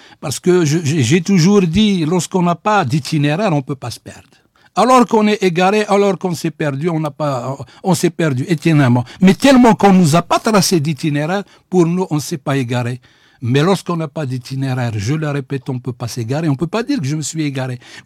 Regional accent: Algeria; notre idéologie en tant qu'Algérien, on la connaît pas

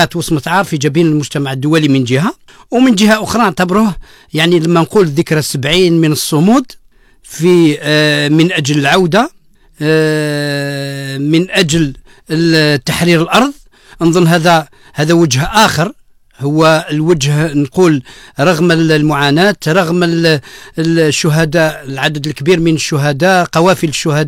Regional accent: Algeria; بالنسبه لنا كجزائريين ولا كاساتذه كنقابيين

